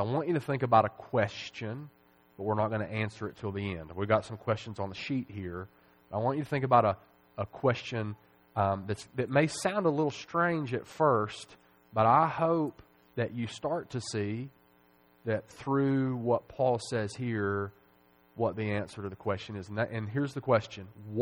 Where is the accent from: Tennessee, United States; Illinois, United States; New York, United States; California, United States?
Tennessee, United States; Nashville; And I grew up in Nashville. You could, if you could go up about 100 feet in the air, you could see the stadium from the church that I grew up in.